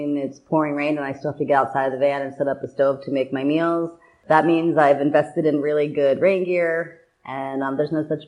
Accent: Chicago, Illinois, United States; born there; As in, where was I born? Chicago, Illinois.

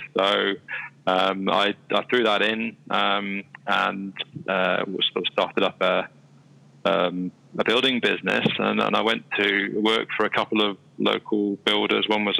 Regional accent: Isle of Man; So I'd done lots of sailing while I was growing up in the Isle of Man. That was my main sport.

